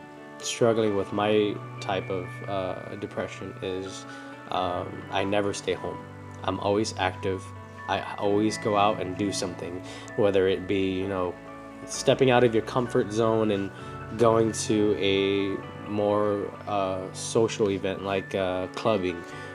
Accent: California, United States; I'm from California, so I would always ask, hey, you guys want to go to Monterey?

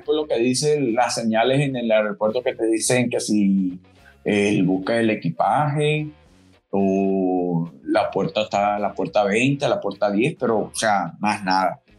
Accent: Barquisimeto, Lara, Venezuela; also born or lived in Kentucky, United States; no es que yo me vine pues de Barquisimeto y me vine a Miami

